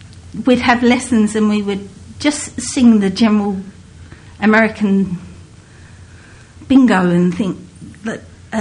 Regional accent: Rayleigh, East of England, United Kingdom; Born and bred in Rayleigh.

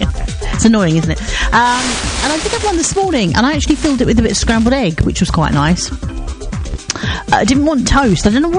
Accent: Thurrock, East of England, United Kingdom; And I've lived in Thurrock my whole life. Well, more or less my whole life. I moved out from Seven Kings when I was about 20.

